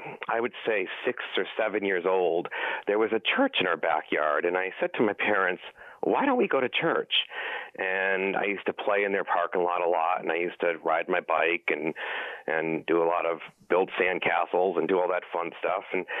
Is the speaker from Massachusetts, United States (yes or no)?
no; Hartford, Connecticut, United States; Okay, I grew up in a suburb of Hartford, Connecticut, and I was raised in a family.